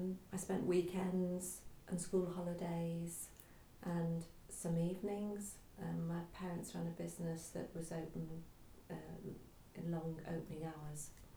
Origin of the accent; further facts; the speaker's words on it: Hale Barns, North West England, United Kingdom; also born or lived in Prestwich; I was born in Prestwich, but we moved to Hale Barnes when in the 1950s, and I was a baby, so I have no memories of anything except Hale Barnes.